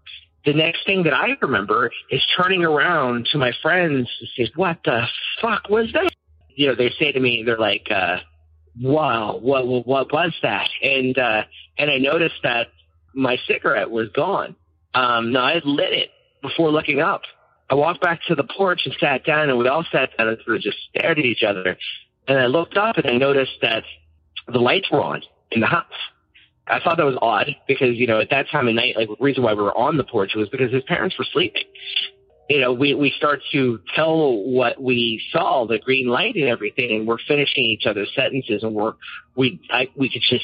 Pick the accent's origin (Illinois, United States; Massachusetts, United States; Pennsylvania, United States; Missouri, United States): Pennsylvania, United States; Wall; born or raised there